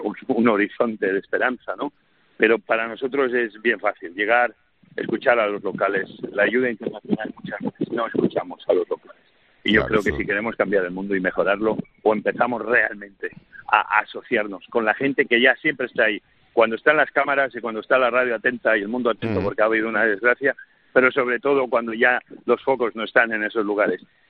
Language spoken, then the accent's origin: Spanish; United States; al igual yo como americano, que también soy muy orgulloso